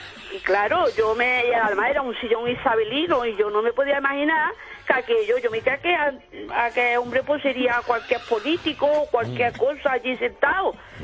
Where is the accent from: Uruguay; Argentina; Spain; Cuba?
Spain; Córdoba, Andalusia; Soy de Córdoba, ¿sabes?